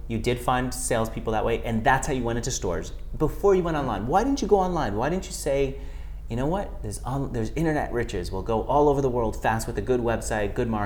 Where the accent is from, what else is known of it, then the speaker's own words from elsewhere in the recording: New York, United States; Now, I'm from New York, I talk very fast.